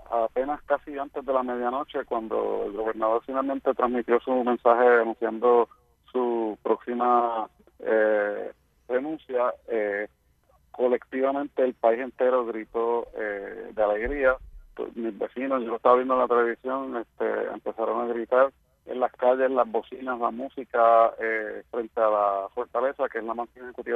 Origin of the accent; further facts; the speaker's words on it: Puerto Rico; Puerto Rico es una nación latinoamericana, pero somos ciudadanos de los Estados Unidos